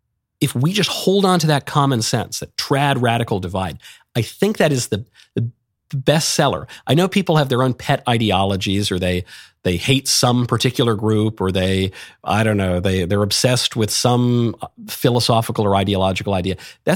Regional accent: New York, United States; also born or lived in Los Angeles; I'm from New York, very liberal place. I went to a very radical left-wing school, and then I lived in LA, and I worked in show business.

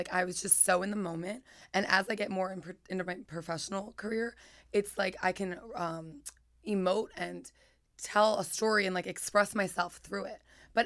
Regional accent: Philadelphia, Pennsylvania, United States; I'm from Philly, Pennsylvania, and I didn't know enough about the dance industry in the commercial world out in LA.

